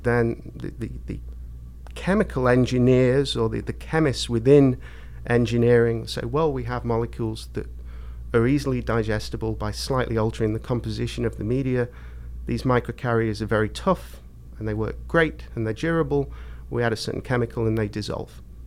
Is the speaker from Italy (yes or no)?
no; United Kingdom; now in United States; So I'm from Britain, so I'm used to small universities